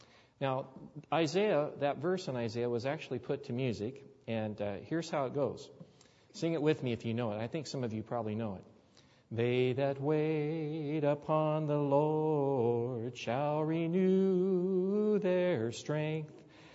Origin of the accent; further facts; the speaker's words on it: Midwest, United States; when I grew up in the Midwest part of my life.